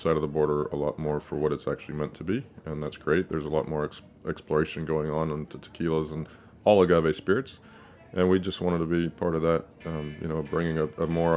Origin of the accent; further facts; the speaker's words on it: Texas, United States; No, I grew up in Texas about a couple miles away from Bell Helicopters factory